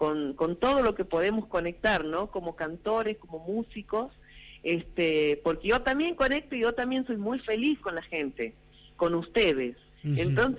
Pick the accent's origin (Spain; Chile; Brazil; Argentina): Argentina; Santiago del Estero; mi tierra, de mi Santiago, que es la continuidad del mensaje de mi padre